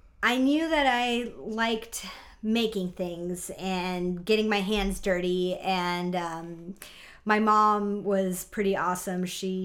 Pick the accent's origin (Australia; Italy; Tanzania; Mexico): Mexico; San Miguel de Allende, Guanajuato; moved away as an adult; also born or lived in Dallas, United States; now in California, United States; I was born in Dallas, Texas, and I grew up in San Miguel de Allende, Guanajuato, in Mexico. Back in 2011, I moved to California, and I began my career.